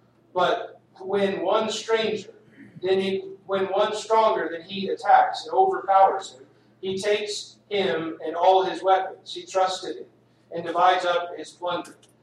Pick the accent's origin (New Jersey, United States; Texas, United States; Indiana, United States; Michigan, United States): Texas, United States; For those of you who know, I grew up in Texas, and if you've never heard of Texas, Texas plays football.